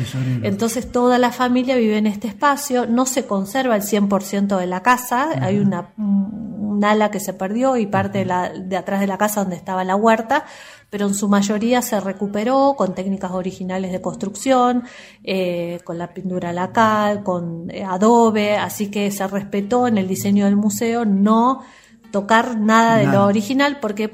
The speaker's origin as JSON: {"language": "Spanish", "region": "Buenos Aires", "country": "Argentina", "lives_now": "Salta, Argentina", "said": "Yo particularmente soy de Buenos Aires, soy porteña, y me acuerdo que cuando yo me mudo a Salta, me mudo en junio"}